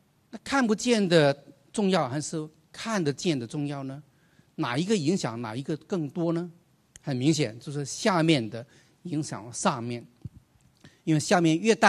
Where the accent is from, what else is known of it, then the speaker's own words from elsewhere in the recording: Hong Kong; 往广东话，香港，我是香港来的